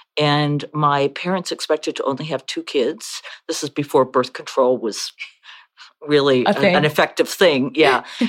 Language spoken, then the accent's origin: English; Edmonton, Alberta, Canada; accent: Scottish; also born or lived in Scotland; we moved from Edinburgh, Scotland to Edmonton, Alberta. I was born in Canada, but we moved to Scotland when I was four. And when I came back, it was really, really difficult culture shock because I was going from a girls' school to a co-ed school, and I had a very strong Scottish accent.